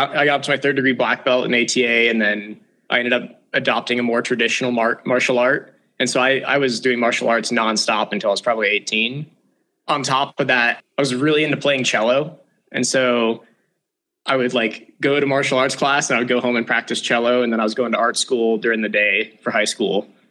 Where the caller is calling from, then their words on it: Conifer, Colorado, United States; That's the sun. I'm in Conifer, Colorado. And it's like 50 degrees out, no snow left on the ground around me.